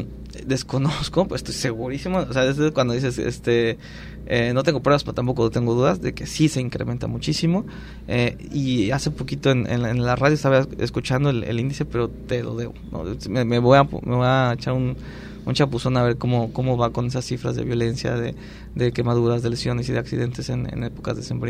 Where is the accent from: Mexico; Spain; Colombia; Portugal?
Mexico; Y nosotros como mexicanos